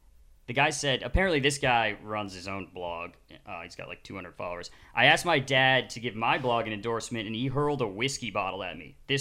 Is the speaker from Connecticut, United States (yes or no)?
yes; New Canaan, Connecticut, United States; First of all, I'm from New Canaan.